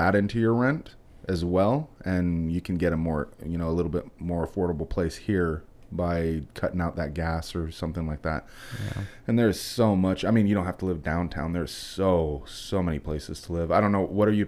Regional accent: Seattle, Washington, United States; I mean, I grew up in Seattle. I loved Seattle, but I couldn't live there at all now.

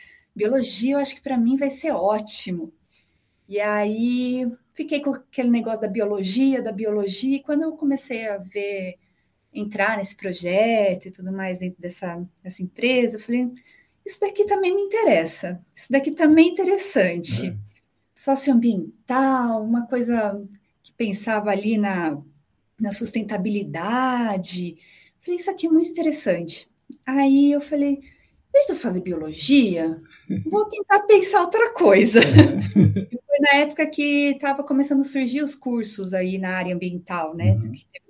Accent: Santo André, São Paulo, Brazil; Bom, eu nasci e cresci em Santo André, região do Grande ABC, aqui de São Paulo.

